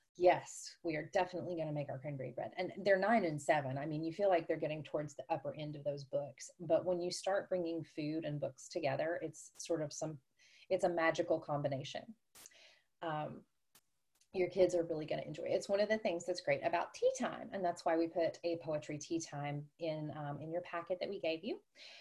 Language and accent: English; the South, United States; And I'm from the South.